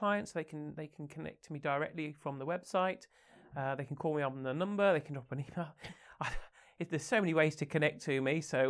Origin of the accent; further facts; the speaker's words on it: Birmingham, West Midlands, United Kingdom; now in Switzerland; Yeah, my Swiss German isn't particularly great, so no, I stick to English, which isn't too bad as a Brummie.